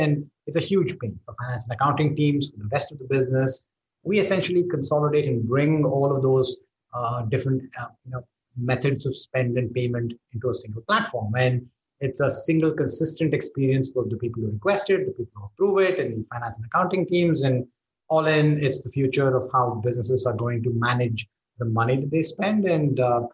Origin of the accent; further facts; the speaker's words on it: India; moved away as an adult; now in United States; I grew up in India, and I'm an engineer by training. And you know, I worked for a few years in India as a software engineer